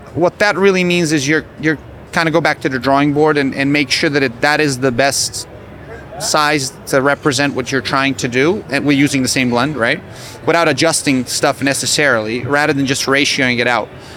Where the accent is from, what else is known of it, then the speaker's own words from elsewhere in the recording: Serbia; back home, I grew up in Serbia.